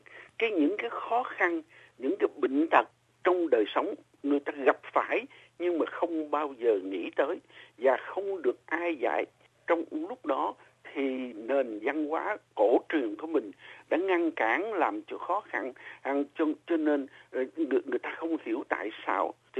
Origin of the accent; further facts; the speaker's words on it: Vĩnh Long, Vietnam; Nói về bệnh thông thường và cái cuộc đời của tôi khi lúc nhỏ ở tỉnh Vĩnh Long. Cuốn số 2 thì nói chuyện về vấn đề cái tình cảm của mình qua tỉnh Vĩnh Long với lại An Giang